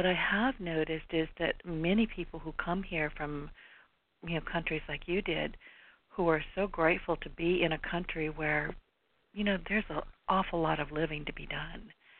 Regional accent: United States; I'm an American born and bred. All of my family, we've been here for centuries.

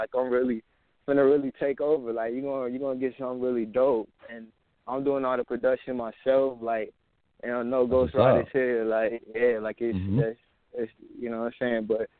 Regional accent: Bainbridge, Georgia, United States; I'm from Bambridge, Georgia.

